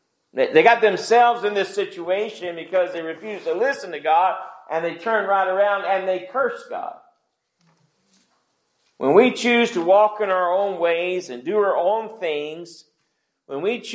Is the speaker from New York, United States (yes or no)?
no; Wewahitchka, Florida, United States; born there; also born or lived in Marianna; If you think that's funny, I was born in Wewaukitchika, Florida. So, sorry for the accent, but you know, I got it naturally.